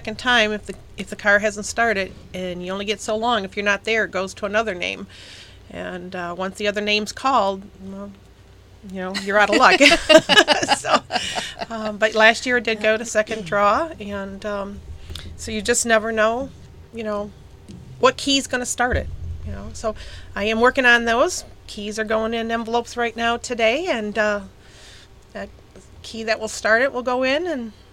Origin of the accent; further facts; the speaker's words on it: Harbor Beach, Michigan, United States; Well, I'm from Harbor Beach, and I love my town, and I do anything to help Kelly promote it.